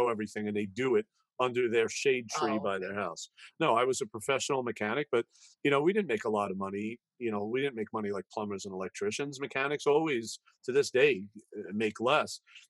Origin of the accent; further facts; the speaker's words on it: New York, United States; And as everybody knows, I'm a New Yorker.